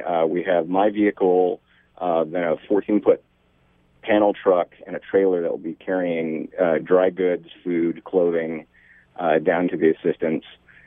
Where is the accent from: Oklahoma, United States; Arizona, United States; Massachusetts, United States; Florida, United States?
Oklahoma, United States; also born or lived in Seattle; I grew up in Oklahoma and followed a girl to Seattle. Then I was up there from 98 to 2007.